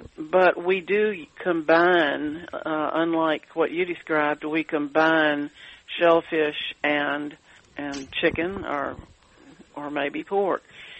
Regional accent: Memphis, Tennessee, United States; mother and I visited every summer, and so I grew up eating things like crawfish, and nobody in Memphis, my hometown, ever heard of it.

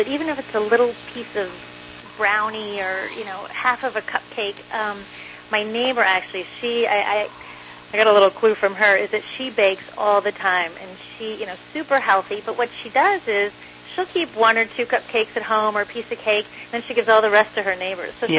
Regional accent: Midwest, United States; I'm from the Midwest, and Frangos were a big part of my childhood.

